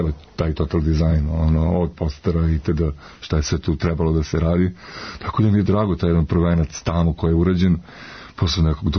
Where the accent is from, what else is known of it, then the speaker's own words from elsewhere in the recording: Pristina, Kosovo; ja sam rođen u Prištini i tamo sam završio akademiju